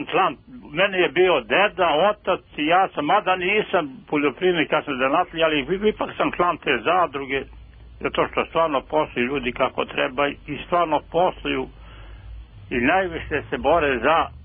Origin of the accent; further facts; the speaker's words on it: Mihajlovac, Serbia; Ja sam iz Mihajlovca, gde postoji jedna zadruga već preko 100 godina.